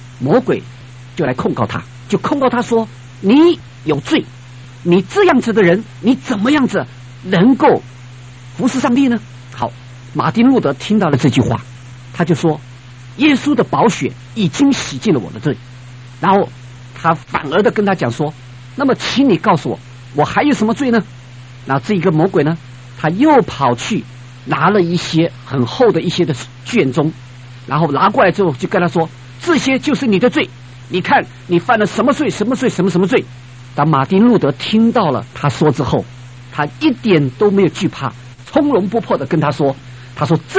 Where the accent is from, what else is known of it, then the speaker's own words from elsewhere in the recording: China; 我们中国人一向认为我们的道德标准比较高，我们说我们是礼仪之邦，是不是？